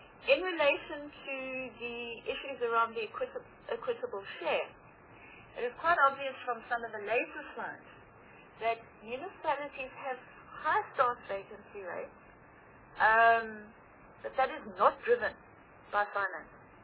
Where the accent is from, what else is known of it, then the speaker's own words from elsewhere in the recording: East London, Eastern Cape, South Africa; that's not just because I'm from East London.